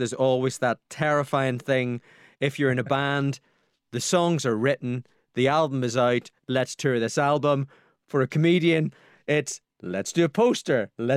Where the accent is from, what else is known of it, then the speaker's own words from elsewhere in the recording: Northern Ireland, United Kingdom; I grew up near the Mourne Mountains. The Mourne Mountains are full of stone walls, land that has to be cleared. It's in my blood.